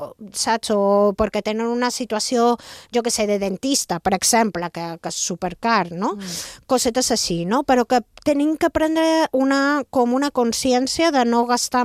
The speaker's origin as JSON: {"language": "Catalan", "town": "Ibiza", "region": "Balearic Islands", "country": "Spain", "said": "els que som d'Eivissa tenim que tenir en compte que no podem apretar"}